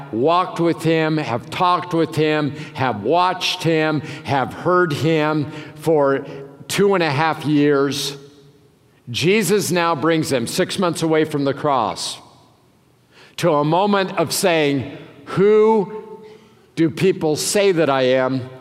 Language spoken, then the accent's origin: English; Colorado, United States; I'm from Colorado. The continental divide runs through there